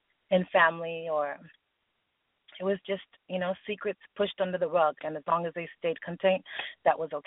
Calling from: San Antonio, Texas, United States; I am calling from San Antonio, Texas.

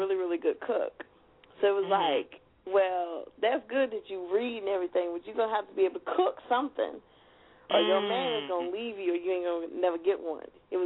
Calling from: Nashville, Tennessee, United States; I'm calling from Nashville.

